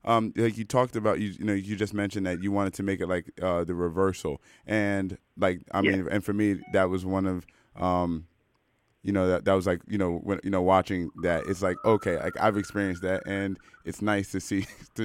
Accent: Washington, District of Columbia, United States; cause I'm American. So like my perspective is I'm from Washington, D.C.

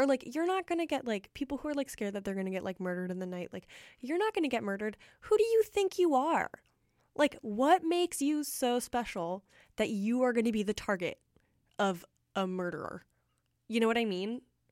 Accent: United States; now in Canada; I think about it a lot because I'm actually from America

